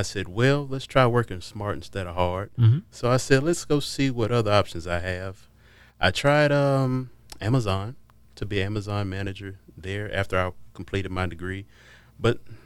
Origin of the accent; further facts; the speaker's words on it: Texas, United States; born there; also born or lived in Mississippi; took me a little time to get acclimated there because I was born in Texas, of mm-hmm. course. Then before there, I was in Mississippi.